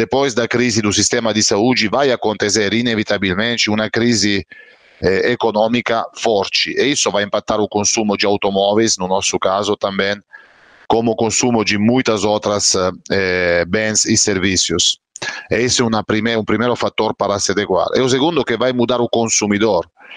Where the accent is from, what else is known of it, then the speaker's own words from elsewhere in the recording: Italy; Portuguese is a second language; now in Brazil; sou italiano, como você está lembrando, e moro há 15 anos no Brasil, então tenho o coração dividido entre a minha família na Itália e a minha família no Brasil, porque claramente tenho uma esposa brasileira e um filho brasileiro.